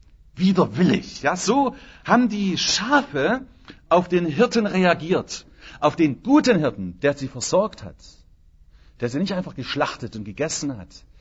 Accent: Germany; Und wir wissen das ja als Deutsche auch allzu gut, was eine Grenze bedeutet.

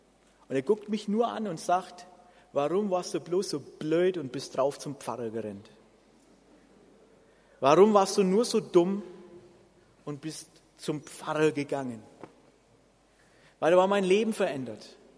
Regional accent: Bavaria, Germany; an dem sogenannten Vatertag, bei uns in Franken, Vaterdoch

